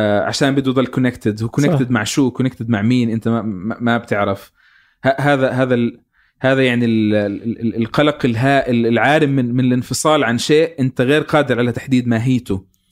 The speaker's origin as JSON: {"language": "Arabic", "country": "Palestine", "said": "ممكن أنا كفلسطيني أروح للجامعة"}